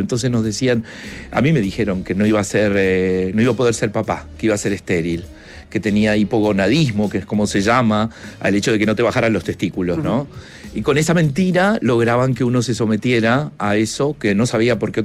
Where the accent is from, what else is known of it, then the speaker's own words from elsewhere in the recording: La Unión, Los Ríos, Chile; born there; yo nací en La Unión